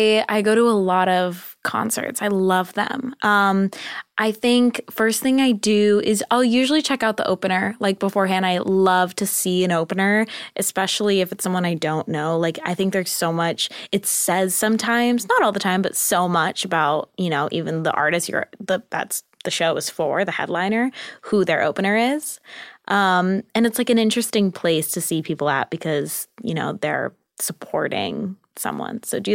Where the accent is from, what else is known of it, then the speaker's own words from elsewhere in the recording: California, United States; I think they have them in Orange County where I'm from